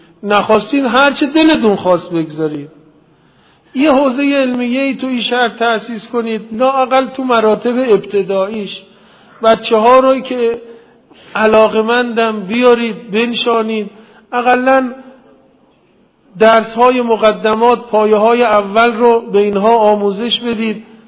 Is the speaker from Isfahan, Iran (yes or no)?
yes; Isfahan, Iran; منم که از اصفهان بلند شدم با آمدم اینجا